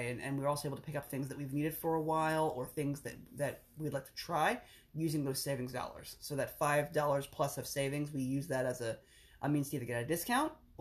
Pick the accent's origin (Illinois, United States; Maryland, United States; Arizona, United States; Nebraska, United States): Maryland, United States; I came from Western Maryland. We didn't come from much.